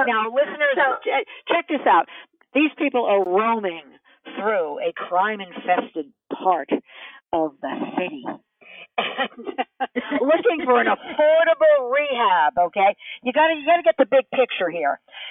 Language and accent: English; New York City, New York, United States; I come from New York City